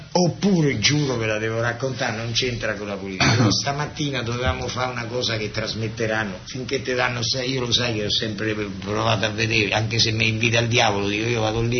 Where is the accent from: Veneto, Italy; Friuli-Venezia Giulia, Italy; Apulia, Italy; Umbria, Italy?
Umbria, Italy; Terni; Io sono di Terni, dei Burini, non sono di Roma